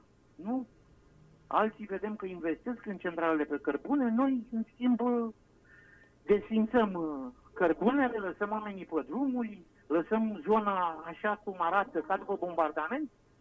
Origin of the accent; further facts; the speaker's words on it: Rogojelu, Gorj County, Romania; sunt un om care sunt din Gorj, sunt din zona din Rogojelu, deloc am crescut, am copilărit. Am învățat carte în Târgu Jiu, m-am întors în județ